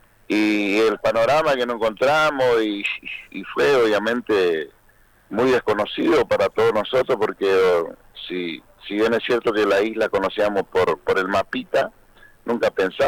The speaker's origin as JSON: {"language": "Spanish", "town": "La Leonesa", "region": "Chaco", "country": "Argentina", "tie": "born or raised there", "said": "Yo soy de La Leonesa, a 75 kilómetros de la capital chaqueña. Estamos bien al norte, sería casi frontera con el Paraguay. Nacido y criado ahí, oriundo de ese lugar, sigo estando en ese lugar"}